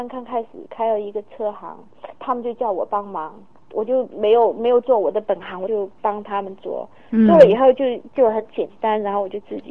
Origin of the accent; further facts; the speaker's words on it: Chengdu, Sichuan, China; also born or lived in Leshan; 我是出生在乐山，在成都长大的。